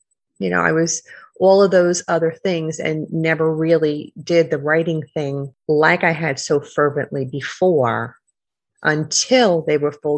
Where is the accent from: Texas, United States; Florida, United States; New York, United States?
New York, United States; Bronx; I lived with a ghost in my own house growing up in the Bronx.